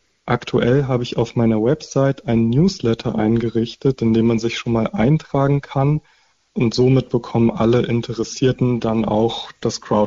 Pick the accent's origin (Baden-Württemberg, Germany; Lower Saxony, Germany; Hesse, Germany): Lower Saxony, Germany; Hannover; in Hannover, meine Heimatstadt